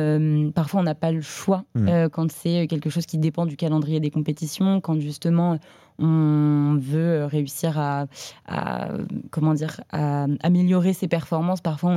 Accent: Levallois-Perret, Île-de-France, France; Je ne viens pas du tout de la nature, de milieu avec des montagnes. J'adorerais, mon rêve. Mais je viens de Levallois-Perret.

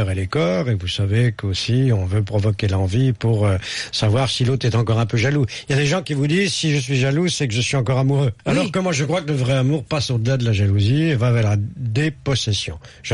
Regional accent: Brittany, France; moved away; je suis un Breton en exil dans les Cévennes

